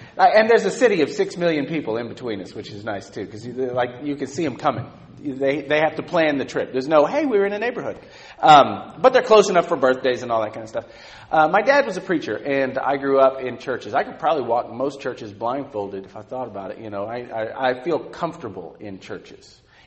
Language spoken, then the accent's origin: English; California, United States; I grew up in Southern California.